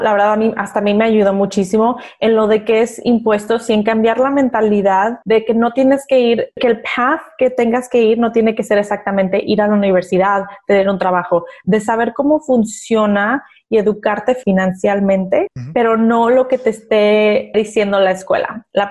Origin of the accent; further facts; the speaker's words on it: Mexico; Así crecimos, así a lo mejor crecimos en México.